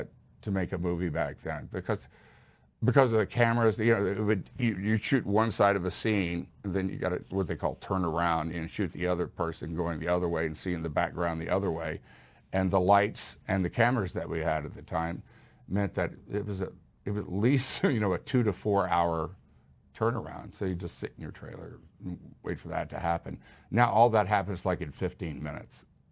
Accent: Houston, Texas, United States; Because it was when I grew up in Houston, John Glenn went up. I was in the second grade, they rolled the TV in.

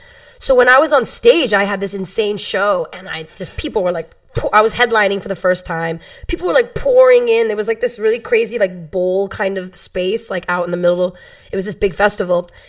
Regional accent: United States; which is something that I always wanted to do growing up in America, because it was absolutely just not even existent, you know?

